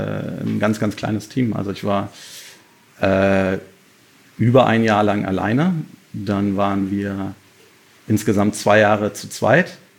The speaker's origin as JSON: {"language": "German", "region": "Berlin", "country": "Germany", "said": "ich bin tatsächlich einer der wenigen Berliner"}